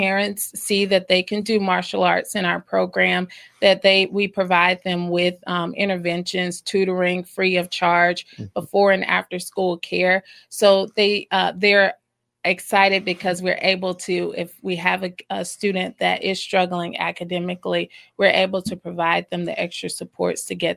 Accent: Jackson, Mississippi, United States; now in Michigan, United States; I grew up in Jackson, Mississippi, went off to the military, served as a military police officer

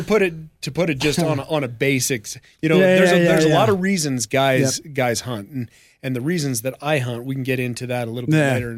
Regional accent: Zephyr Cove, Nevada, United States; also born or lived in Gardnerville, United States; Southlake. I grew up in Zephyr Cove, yeah. And after college at UNR, I moved to Gardnerville, and I lived there for 17 years.

